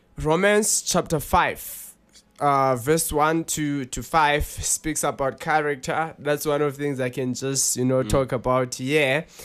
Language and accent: English; South Africa; We are from South Africa, the best nation.